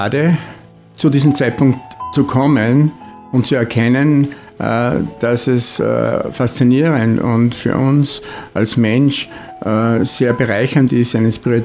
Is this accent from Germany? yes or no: no; Kirchschlag bei Linz, Upper Austria, Austria; Ich komme gerade aus Kirchschlag, meinen Heimatort. Das ist Kirchschlag bei Linz.